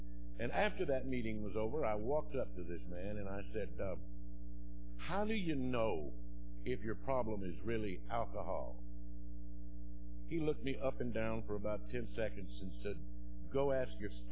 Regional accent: Georgia, United States; I was born in North Georgia, spent most of my life there

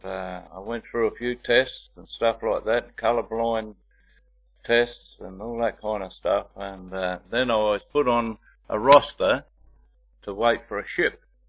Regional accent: Sydney, New South Wales, Australia; born there; I was born in July 1947. I was born in Sydney to parents Yvonne and my father Don.

